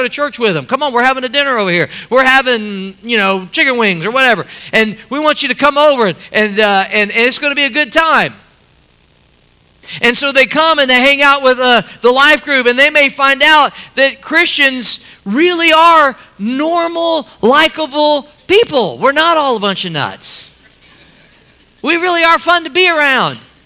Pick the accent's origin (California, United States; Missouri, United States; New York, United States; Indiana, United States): Missouri, United States; St. Louis; We love the St. Louis Cardinals because I was raised in the St. Louis area, used to go to the games.